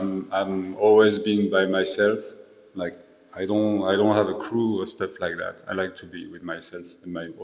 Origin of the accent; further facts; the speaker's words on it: Paris, Île-de-France, France; now in Berlin, Germany; I'm from Paris, France, la capitale de la France.